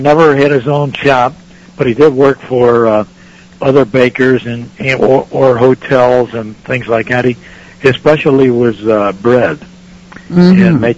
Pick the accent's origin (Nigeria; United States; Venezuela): United States; Cincinnati, Ohio; born or raised there; also born or lived in Leverkusen, Germany